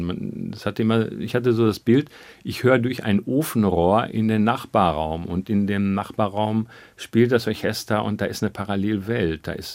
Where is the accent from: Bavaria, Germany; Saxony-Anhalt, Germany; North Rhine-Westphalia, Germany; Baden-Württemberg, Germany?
North Rhine-Westphalia, Germany; Lünen; Ich bin ja im Münsterland auf die Welt gekommen. Lünen ist eine geteilte Stadt, ist halb Paderborn und halb Münsterland. Ich bin im Münsterland, also im Bistum Münster geboren und meine Jugend habe ich dann tatsächlich im Bistum Paderborn zugebracht.